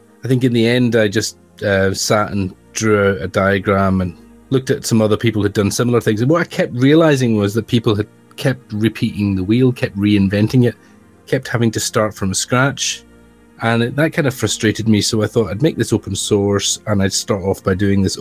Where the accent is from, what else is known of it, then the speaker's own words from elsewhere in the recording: Scotland, United Kingdom; moved away as an adult; now in Glasgow, United Kingdom; So I guess I'm a country bumpkin. I come from the Outer Hebrides. I come from the Isle of Lewis. I grew up in a very Celtic community, very Gaelic speaking community